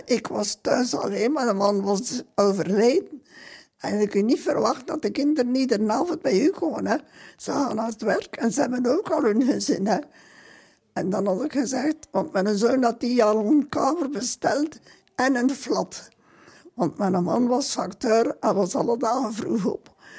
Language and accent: Dutch; Halmaal, Flanders, Belgium; Ik ben van Halmaan. En dat is maar twee dorpen verder, hè.